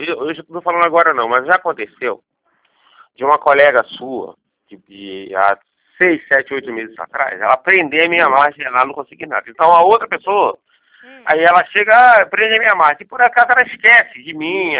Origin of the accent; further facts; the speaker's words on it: Rio de Janeiro, Brazil; eu sou do município do Rio